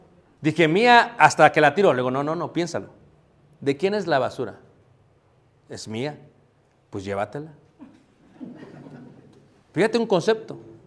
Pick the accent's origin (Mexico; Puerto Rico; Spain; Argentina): Mexico; Mexico City; cuando yo crecí en Ciudad de México